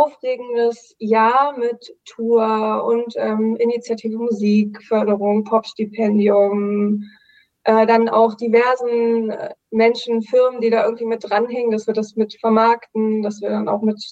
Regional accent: Brandenburg, Germany; weil die kommt ja aus meinem kleinen Dorf in Brandenburg, wo ich aufgewachsen bin.

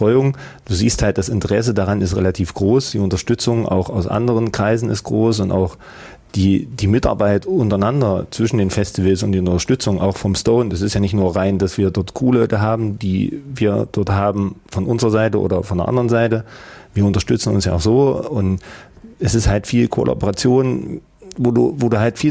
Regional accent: Bad Frankenhausen, Thuringia, Germany; aus meiner Heimatstadt, aus Bad Frankenhausen mit dazugekommen sind

